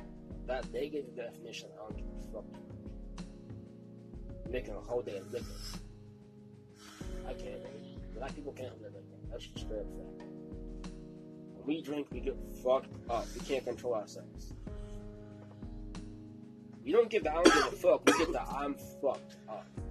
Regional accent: California, United States; I'm not from New York. I'm not from Florida. I'm from Cali. I don't got my … I say, oh, what's up? We got Cali.

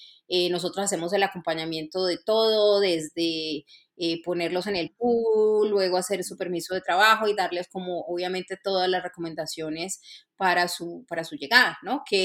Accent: Chile; Y para ese caso, por ser de Chile, pues pido un ETA

